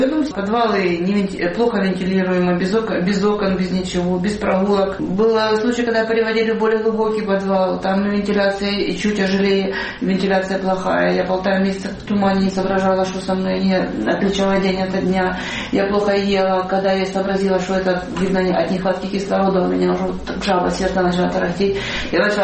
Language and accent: Russian; Ukraine; Я говорю, я не русская, я украинка.